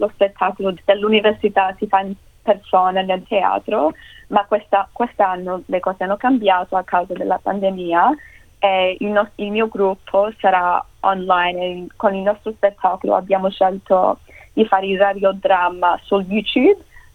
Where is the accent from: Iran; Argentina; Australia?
Australia; sono nata e cresciuta qui in Australia